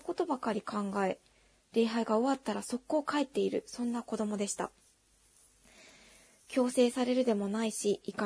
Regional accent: Osaka, Japan; 私は小学校2年生くらいの時に地元大阪で教会に通い始めたのですが

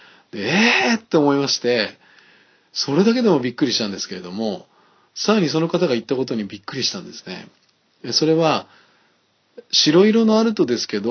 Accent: Niigata, Japan; その会社は私の出身地の新潟市にある会社で、車がないと通勤が非常に大変なところにありました。

